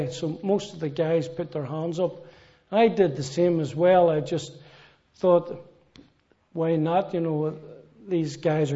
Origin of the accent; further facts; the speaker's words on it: Belfast, Northern Ireland, United Kingdom; now in Manchester, United Kingdom; I come from Belfast, Northern Ireland, and I grew up as a boy there. I was only 12 or 13 or so when the Troubles began.